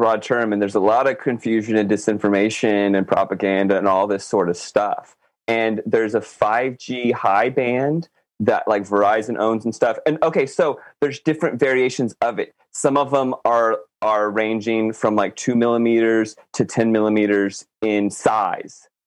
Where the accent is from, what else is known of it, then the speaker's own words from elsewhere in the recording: Virginia, United States; I grew up in outside of DC on the East Coast of the US, right? I grew up in Virginia, right outside of Washington, DC.